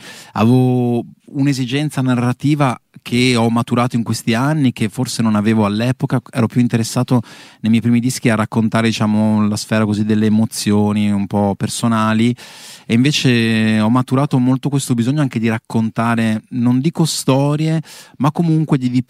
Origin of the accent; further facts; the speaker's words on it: Padua, Veneto, Italy; now in Milan, Italy; questa città Milano, che è la città che mi ha diciamo adottato, perché io comunque sono originario di Padova ma vivo qui da 16 anni